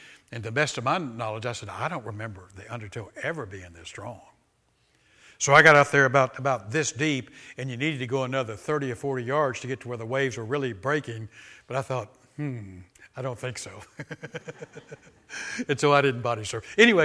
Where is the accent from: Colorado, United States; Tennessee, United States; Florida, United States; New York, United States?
Florida, United States; Jacksonville; Now, I grew up in Jacksonville, Florida, and surfing became big, you know, all the surfing songs in the 60s and so forth. That's when I was a teenager in the 60s.